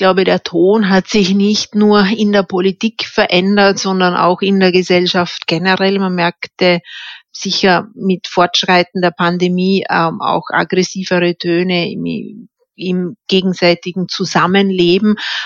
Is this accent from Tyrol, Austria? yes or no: no; Vorarlberg, Austria; dass ich als Vorarlbergerin